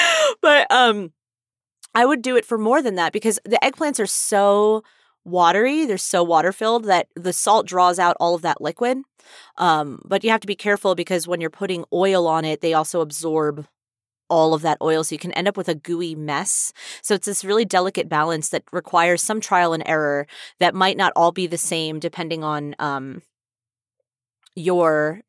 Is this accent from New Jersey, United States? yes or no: yes; New Jersey, United States; I grew up in New Jersey.